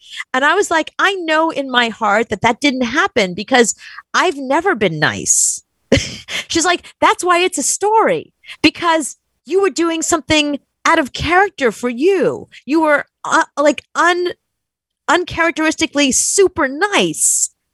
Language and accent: English; New York City, New York, United States; Like, I came from New York City. I wasn't much of a driver.